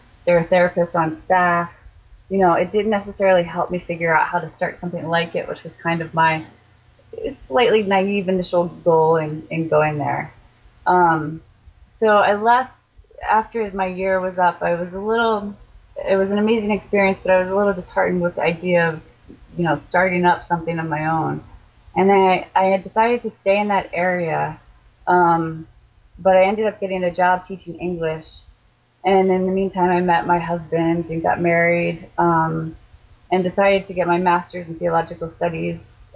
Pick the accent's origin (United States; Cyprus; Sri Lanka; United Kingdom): United States; Waynesboro, Pennsylvania; I grew up in Waynesboro, Pennsylvania, which is a small town right on the Maryland border.